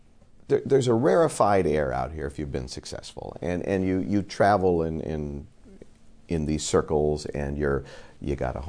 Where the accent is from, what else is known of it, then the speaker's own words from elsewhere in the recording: Chicago, Illinois, United States; I went to a school that was 90% black when I grew up in Chicago, high school. I was the minority kid.